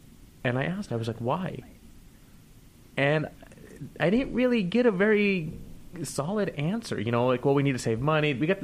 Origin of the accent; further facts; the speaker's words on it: Utah, United States; I am from Utah, yes.